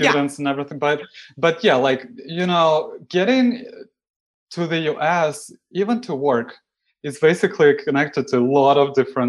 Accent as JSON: {"language": "English", "country": "Russia", "said": "And I come from Russia, so it's like a little different."}